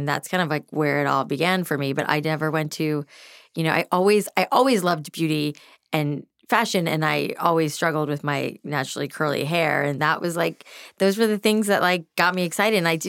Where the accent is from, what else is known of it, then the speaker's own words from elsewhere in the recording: Florida, United States; I grew up in South Florida, I'd never really been anywhere